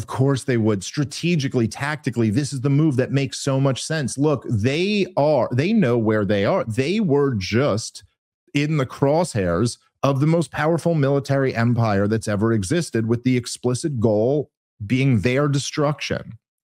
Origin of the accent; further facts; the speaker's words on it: Brooklyn, New York, United States; I got this a lot when I was a kid because I grew up in Brooklyn in the 80s and 90s